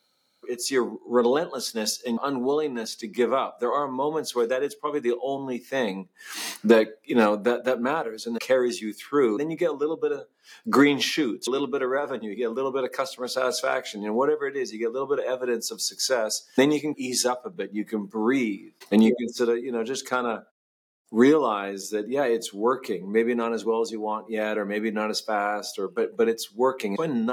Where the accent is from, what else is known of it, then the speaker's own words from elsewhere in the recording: England, United Kingdom; now in United States; First, you need to know I'm Canadian and grew up in England and Great Britain.